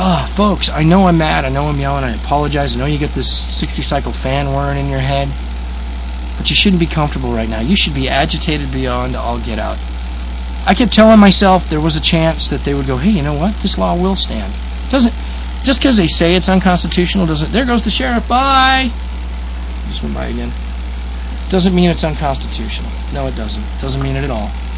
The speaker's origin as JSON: {"language": "English", "region": "Iowa", "country": "United States", "said": "I'm a born American. I am from Iowa."}